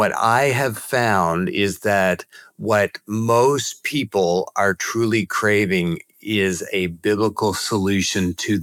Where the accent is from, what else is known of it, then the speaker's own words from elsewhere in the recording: New Brunswick, Canada; now in Jacksonville, United States; I grew up in Canada from New Brunswick. And now I live in Jacksonville, Florida, and I am a somewhat new American citizen.